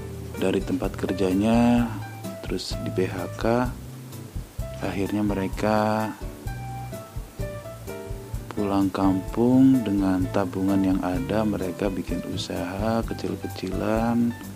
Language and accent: Indonesian; Banyumas, Central Java, Indonesia; now in Bekasi, Indonesia; perjalanan saya dari Bekasi ke Banyumas ke kampung halaman